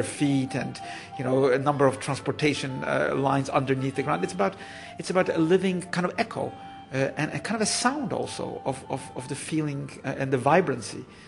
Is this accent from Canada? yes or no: no; Poland; I grew up in Poland after the war. We were Jewish.